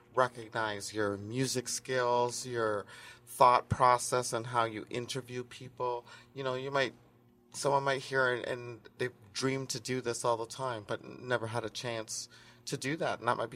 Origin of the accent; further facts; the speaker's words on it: Ontario, Canada; Well, I'm almost 60. I'll be 60 next year. So I grew up here in the Riverdale Regent Park community